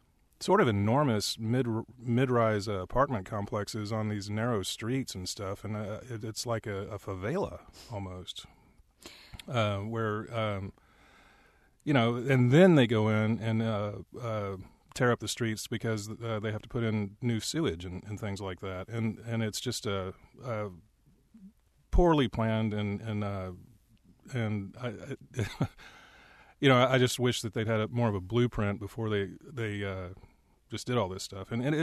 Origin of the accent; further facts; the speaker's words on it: Houston, Texas, United States; also born or lived in Nashville, United States; I grew up in Houston, kind of a old family by Houston standards, meaning my grandparents moved here. But I spent a lot of my childhood in Nashville